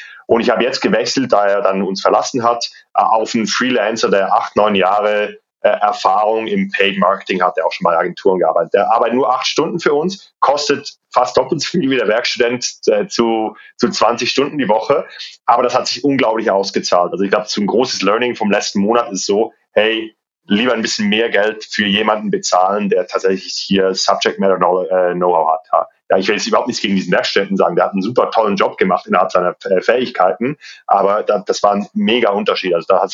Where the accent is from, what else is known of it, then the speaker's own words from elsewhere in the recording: Switzerland; Ich bin tatsächlich gerade in der Schweiz. Ich komme ja aus der Schweiz, ursprünglich meine Frau auch.